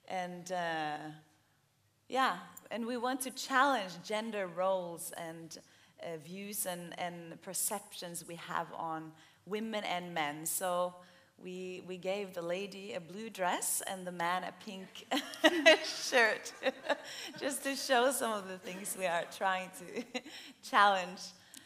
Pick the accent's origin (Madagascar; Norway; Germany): Norway; Oslo; now in Ethiopia; I'm from Norway, from Oslo.